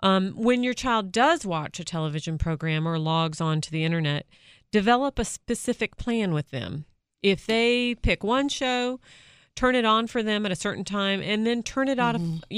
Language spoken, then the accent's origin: English; Virginia, United States; from Northern Virginia.